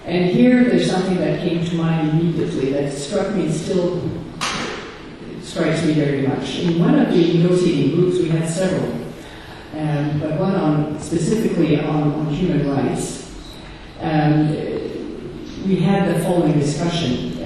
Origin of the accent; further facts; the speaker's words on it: Quebec, Canada; English is a second language; I'm from Canada, from Quebec. The discourse in my part of the world is rather, what we get yes to mention, is secularism.